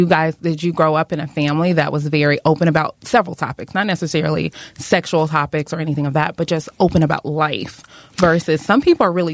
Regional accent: Memphis, Tennessee, United States; So I hail from Memphis, Tennessee, as you probably know.

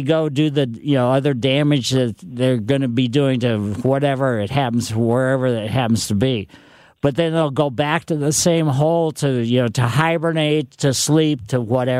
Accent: Ellisville, United States; I grew up on Maple Lane in Ellisville

